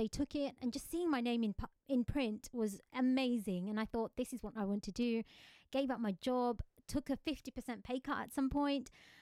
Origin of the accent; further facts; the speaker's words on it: London, United Kingdom; now in England; Well, I was born and raised in London, very much a city girl, never thought I'd leave.